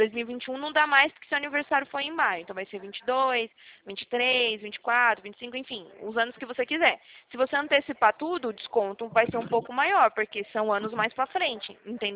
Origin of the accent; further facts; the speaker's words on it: Bahia, Brazil; also born or lived in South Brazil; now in São Paulo, Brazil; eu nasci aí no sul, né, cresci na Bahia, agora eu tô aqui em São Paulo